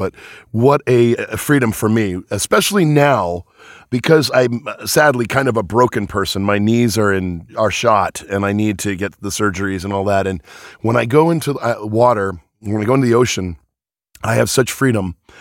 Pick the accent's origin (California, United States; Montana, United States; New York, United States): California, United States; Venice; I'm a Venice boy. I grew up in California where water is scarce.